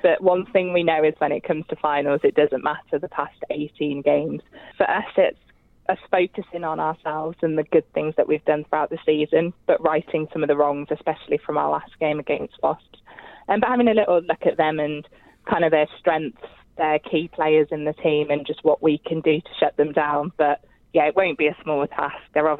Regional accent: Birmingham, West Midlands, United Kingdom; I'm a Brummie

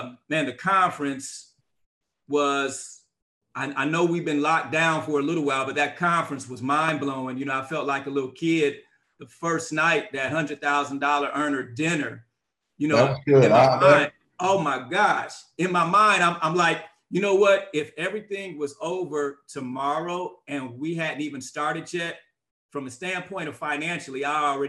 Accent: Ohio, United States; now in Texas, United States; Ohio and in Texas right now.

